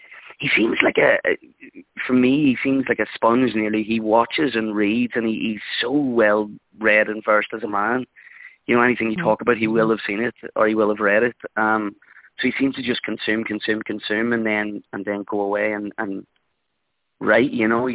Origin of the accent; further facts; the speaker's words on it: Ireland; the thing that is kind of brilliant about being an Irish actor is the community is incredibly tight-knit and we all kind of know each other.